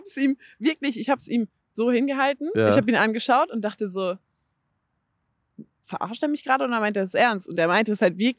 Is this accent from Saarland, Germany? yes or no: no; Cologne, North Rhine-Westphalia, Germany; ich als Kölnerin kenne nur Kölsch.